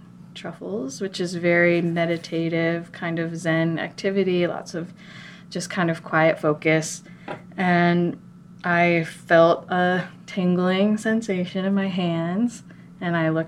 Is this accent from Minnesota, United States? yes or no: yes; Minnesota, United States; I grew up in Minnesota. I had no intention to live in the South